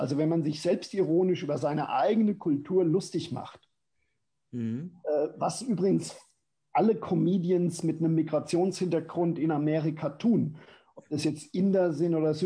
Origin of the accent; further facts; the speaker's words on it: Germany; now in New York, United States; Und ich habe noch nie so eine hohe Wertschätzung für Deutschland erfahren, wie jetzt in New York